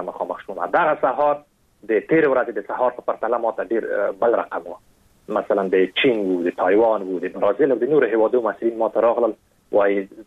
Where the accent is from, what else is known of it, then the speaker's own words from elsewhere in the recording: Afghanistan; دوی پوهېږي چې دغه کس افغانستان و او د افغان و